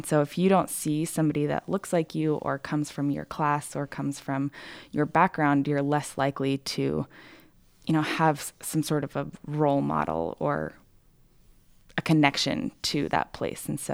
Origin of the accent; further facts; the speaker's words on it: Colorado Springs, Colorado, United States; So I grew up in Colorado Springs, and I moved out to Grand Junction back in 2013.